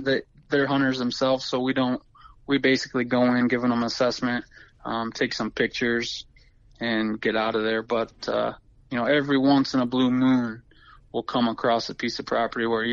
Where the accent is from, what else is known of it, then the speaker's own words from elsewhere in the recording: Michigan, United States; I did, yep.